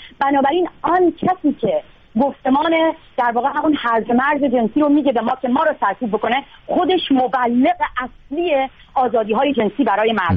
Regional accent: Iran; من به عنوان یک دختری که توی شهرستان بزرگ شدم

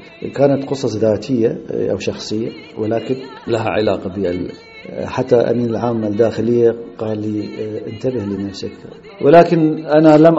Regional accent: Kurdistan Region, Iraq; moved away; لأنني هربت من قريتنا حين بدأت الحرب العراقية ضد الأكراد في عام 1961، فهربنا.

